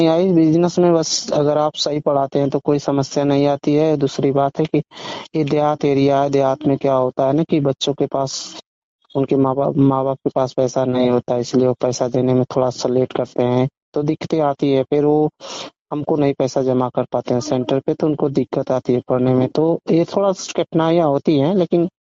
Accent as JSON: {"language": "Hindi", "town": "Dullabhpur", "region": "Uttar Pradesh", "country": "India", "said": "मैं दुल्लभपुर गाजीपुर से हूँ।"}